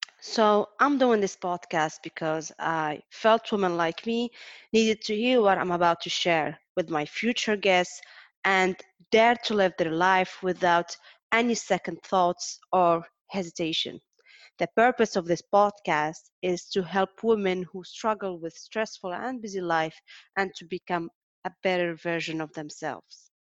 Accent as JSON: {"language": "English", "country": "Morocco", "also_born_or_lived": "Lebanon / Egypt", "moved": "yes", "lives_now": "France", "said": "I'm 27 years old. I'm originally from Morocco. I lived in two different countries, Middle East, Lebanon, and Egypt"}